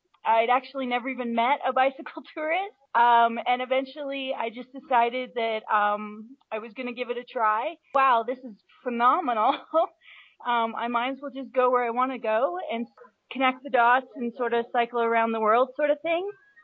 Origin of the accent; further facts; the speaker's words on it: Canada; now in Alaska, United States; I was like, wow, I'm from Canada, but I'd been living in Alaska, and I really just didn't want to be that far north anymore.